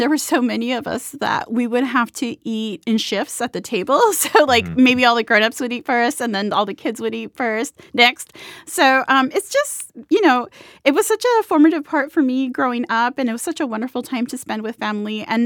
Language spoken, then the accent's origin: English; National City, California, United States; So I am from National City, and, you know, we're like 7 miles from the border. And I grew up and I still speak English and Spanish to this day.